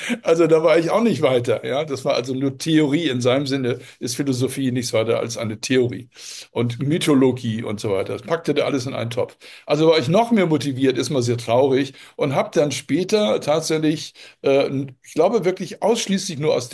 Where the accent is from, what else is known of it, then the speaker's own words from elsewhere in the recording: Hamburg, Germany; Ich erinnere mich, in der Zeit war Hamburg, ich bin Hamburger, bestand eigentlich nur aus Ruinen, ja.